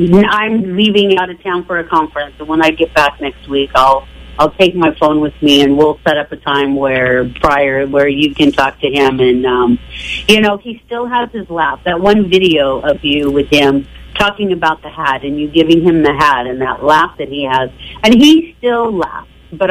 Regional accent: Yuba City, California, United States; I'm from California. In fact, I went to high school in Yuba City. So I know the area very, very well.

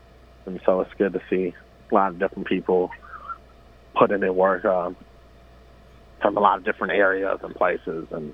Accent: Chico, California, United States; I grew up here in Chico and I haven't been a lot of places. I haven't traveled too many places.

